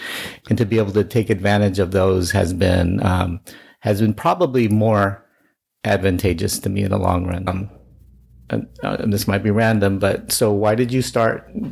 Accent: Lodi, United States; I grew up very poor in Lodi

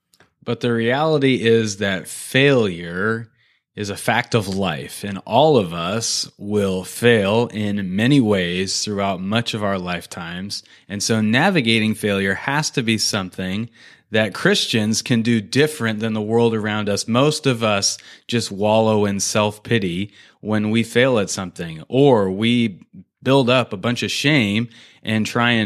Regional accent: Salem, Oregon, United States; I ended up moving to Salem, Oregon, which was my hometown, the city I grew up in.

